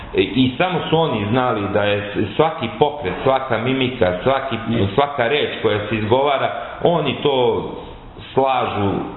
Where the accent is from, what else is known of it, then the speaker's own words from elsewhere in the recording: Kraljevo, Raška District, Serbia; now in Belgrade, Serbia; ja sam dakle rodom iz Kraljeva, živim ovde u Beogradu četvrt vek